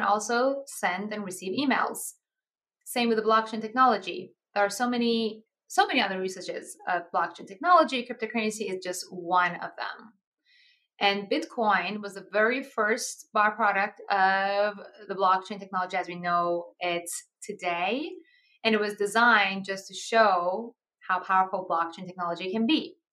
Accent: Iran; I'm actually originally from Iran.

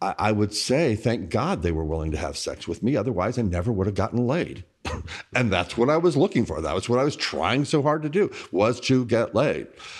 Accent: Bossier City, Louisiana, United States; now in New Orleans, United States; I was a young gay kid growing up in Bossier City, Louisiana, desperately wanting to sort it out, to be accepted, to find my tribe that thought that all of this was okay.

